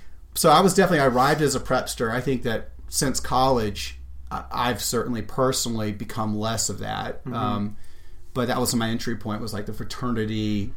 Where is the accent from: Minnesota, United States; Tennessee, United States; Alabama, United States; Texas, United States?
Alabama, United States; But so growing up in Alabama, I wasn't a big music guy.